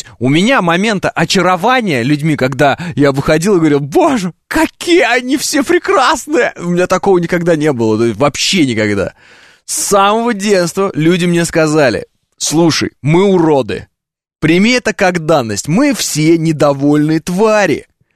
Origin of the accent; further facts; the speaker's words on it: Russia; also born or lived in Kazakhstan; Родился в Казахстане, ну, то есть сразу чужой. Сразу. Ну, правильно? Все равно. Переехали в Россию, поверьте мне, в село. Чужой. Ты же из Казахстана, чужой.